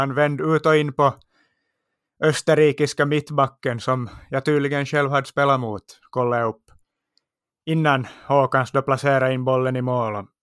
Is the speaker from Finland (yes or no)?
yes; Finland; som finländare tackar man ju och tar emot.